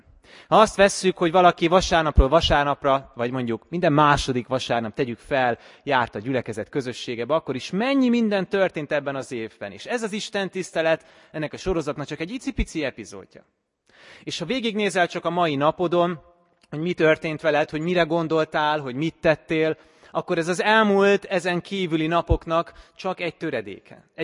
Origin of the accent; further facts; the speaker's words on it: Komárom, Komárom-Esztergom, Hungary; Én határ mellett nőttem fel, Komáromban, és emlékszem, hogy amikor a Dunaparton játszottunk és köveket dobáltunk a vízbe, gyakran láttunk a túloldalon, a szlovák oldalon is gyerekeket játszani.